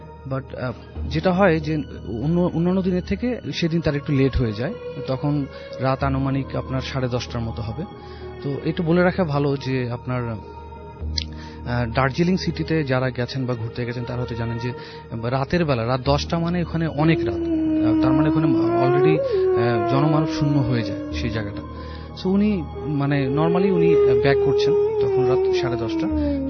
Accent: Dhaka, Dhaka Division, Bangladesh; মালিবাগ চৌধুরীপাড়া থেকে এসেছি।

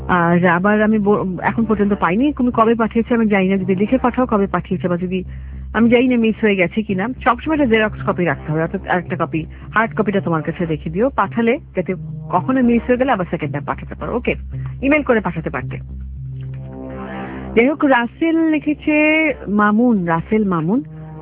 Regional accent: Gazipur, Dhaka Division, Bangladesh; now in Dhaka, Bangladesh; ঢাকায় মানে ঢাকা জেলায় আমার বাড়ি গাজীপুরে, আর ঢাকায় এবিসির আশেপাশেই কোথাও থাকি আমি।

